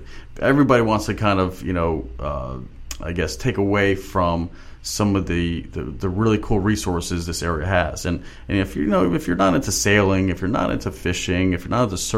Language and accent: English; Miami, Florida, United States; when I was growing up in Miami, I thought that it was exclusive there.